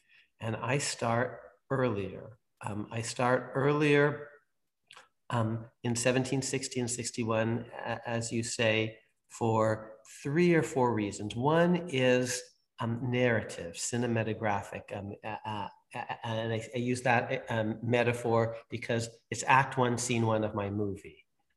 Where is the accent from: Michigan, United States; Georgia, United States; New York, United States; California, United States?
Michigan, United States; Ann Arbor; born there; I was born in Ann Arbor, Michigan, and not in Lansing